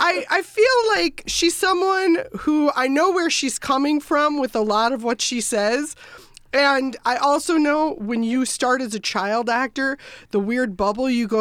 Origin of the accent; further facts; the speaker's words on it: Minnesota, United States; because I am from Minnesota, and I was born in January.